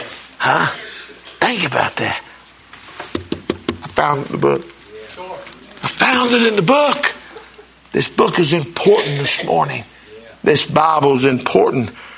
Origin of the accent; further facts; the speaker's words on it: Winona, United States; I ain't no Jew. I'm from Winona.